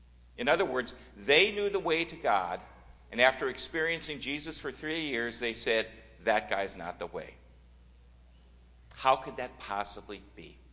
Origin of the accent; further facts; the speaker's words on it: Minnesota, United States; Because we're all from Minnesota, and this is what we